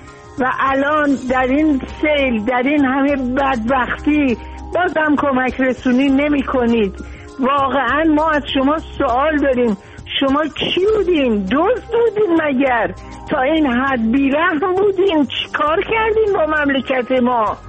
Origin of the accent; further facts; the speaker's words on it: Iran; من به عنوان یک ایرانی از این حکومت با شرف ها یک سؤال اساسی دارم.